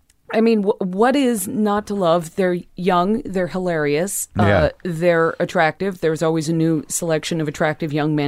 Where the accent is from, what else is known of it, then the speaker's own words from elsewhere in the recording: West Hollywood, California, United States; I grew up in the West Hollywood Hills.